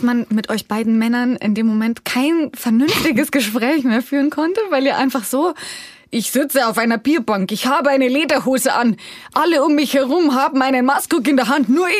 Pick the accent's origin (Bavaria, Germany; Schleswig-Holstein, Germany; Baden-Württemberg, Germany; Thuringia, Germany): Bavaria, Germany; accent: Bavarian; Meistens passiert das ja unterbewusst, dass ich mal bayerisch rede.